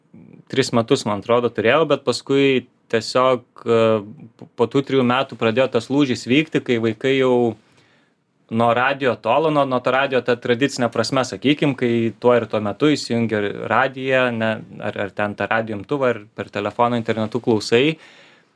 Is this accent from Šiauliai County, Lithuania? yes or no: no; Palanga, Klaipėda County, Lithuania; kadangi aš augau Palangoj